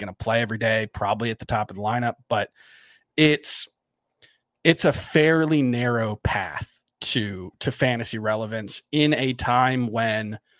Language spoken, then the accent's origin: English; Florida, United States; Because like, you know, I grew up in South Florida. I was a Heat fan and then that went away.